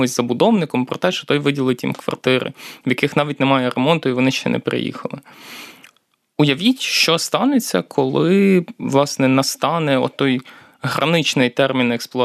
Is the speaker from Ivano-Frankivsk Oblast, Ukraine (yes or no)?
yes; Kalush, Ivano-Frankivsk Oblast, Ukraine; Скажімо, я родом з Калуша. Калуш – це індустріальне місто, в якому близько 60 тисяч населення.